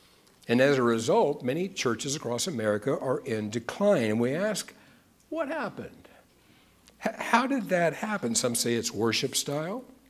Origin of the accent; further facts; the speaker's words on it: Kansas, United States; So when I was a little kid, my folks used to let me come out here. I'm from Kansas. They would let me fly out here and stay with my sister.